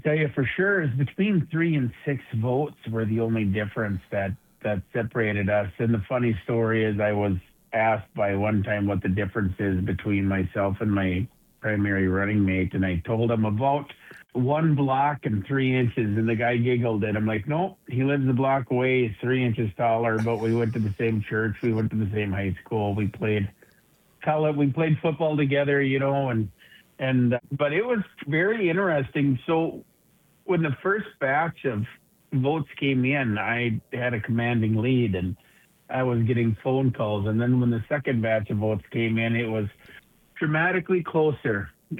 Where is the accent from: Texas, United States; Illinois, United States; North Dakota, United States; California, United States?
North Dakota, United States; Watford City; Watford City is my hometown. I was born and raised in Watford City. One of the first sets of twins, I think, in the 70s that were born in our hospital here.